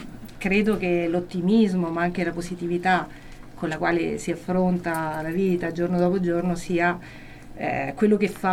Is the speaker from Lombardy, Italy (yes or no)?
no; L'Aquila, Abruzzo, Italy; io sono originaria dell'Aquila